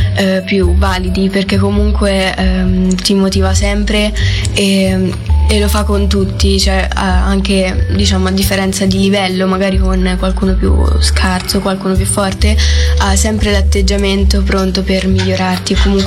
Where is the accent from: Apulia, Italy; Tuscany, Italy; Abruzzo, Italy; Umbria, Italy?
Umbria, Italy; sono solamente io umbra